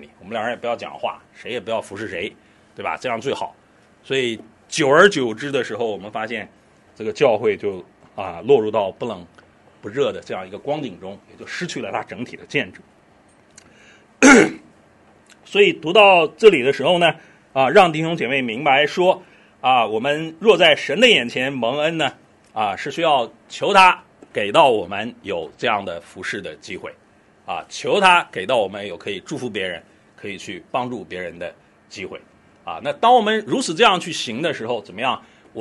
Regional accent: China; 我们中国人是不喜欢吃这个 这个小牛犊的肉的

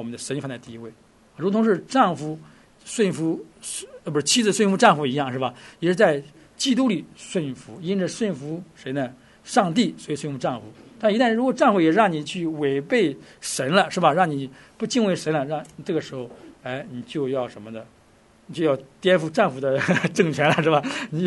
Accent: China; 我们作为中国人啊，当然我们有中国的这个民族

